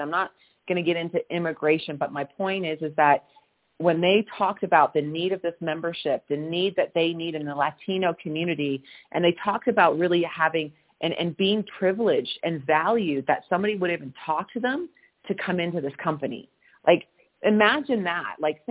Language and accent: English; Canada; now in Mexico; I'm Canadian. I've got my U.S. citizenship as well. And now I live in Mexico. I call myself a true North American.